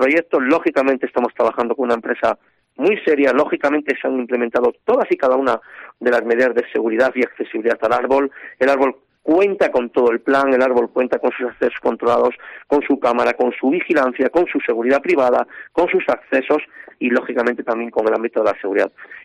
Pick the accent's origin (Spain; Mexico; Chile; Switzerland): Spain; Cantabria; nosotros, me gusta decir que somos el corazón de Cantabria, la cuenca del Besaya.